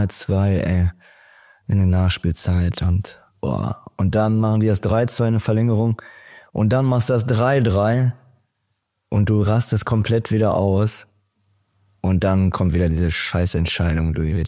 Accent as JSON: {"language": "German", "town": "Dortmund", "region": "North Rhine-Westphalia", "country": "Germany", "said": "wie die sich freuen, dass man da ist, als Dortmunder auch."}